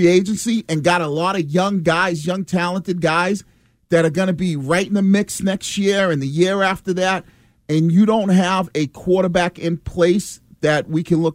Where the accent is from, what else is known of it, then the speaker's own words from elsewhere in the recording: East Boston, Massachusetts, United States; I remember growing up in East Boston, it was like trying to avoid landmines.